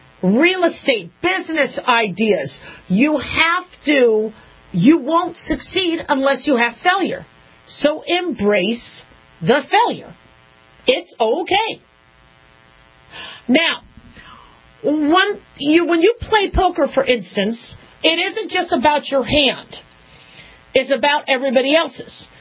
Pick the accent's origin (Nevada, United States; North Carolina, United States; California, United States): Nevada, United States; Las Vegas; But growing up in Las Vegas, you kind of learn how to gamble, and you learn the games.